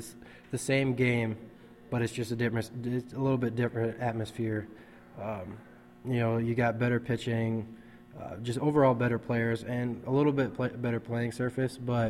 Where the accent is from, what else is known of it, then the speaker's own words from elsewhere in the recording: Iowa, United States; I'm from Iowa, so I kind of live next to the university, so it's kind of similar